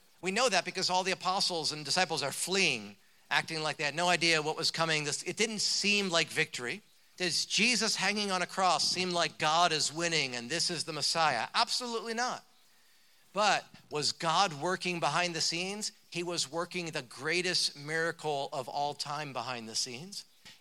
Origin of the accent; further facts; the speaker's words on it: New Jersey, United States; I was from New Jersey. We're not compassionate by default, okay?